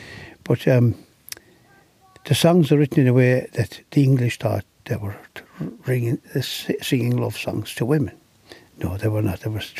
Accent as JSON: {"language": "English", "town": "Dingle", "region": "County Kerry", "country": "Ireland", "tie": "born there", "said": "I remember when I was young, I was born in Dingle in a pub."}